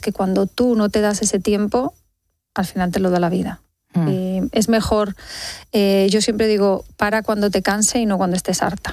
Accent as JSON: {"language": "Spanish", "region": "Castilla-La Mancha", "country": "Spain", "said": "Yo vengo de un pueblo de Castilla-La Mancha y se trabajaba en el campo"}